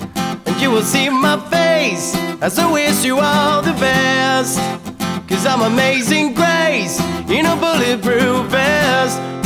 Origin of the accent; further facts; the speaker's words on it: Oshawa, Ontario, Canada; We're called … We're from Oshawa, Ontario